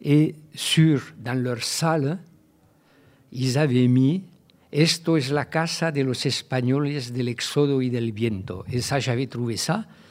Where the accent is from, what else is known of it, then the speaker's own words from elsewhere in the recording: Toulouse, Occitanie, France; now in Paris, France; moi je suis parisien depuis 40 ans, mais j'ai vécu ma jeunesse à Toulouse essentiellement, mais je suis quand même parisien depuis très longtemps, mais comme j'ai des attaches très profondes à Toulouse, je fais un peu l'essuie-glace entre Paris et Toulouse.